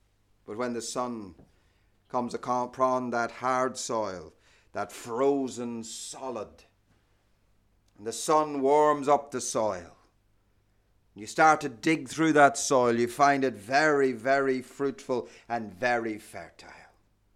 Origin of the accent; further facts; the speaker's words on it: Ireland; now in United Kingdom; When I grew up in Ireland, our highest mountain is a place called Carrantoohill.